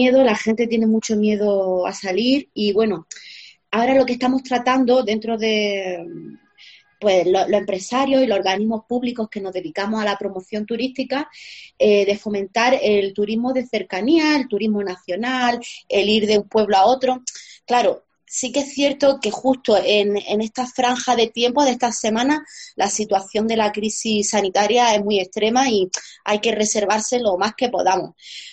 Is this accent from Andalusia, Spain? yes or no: yes; Almería, Andalusia, Spain; yo era súper jovencita, yo soy de Almería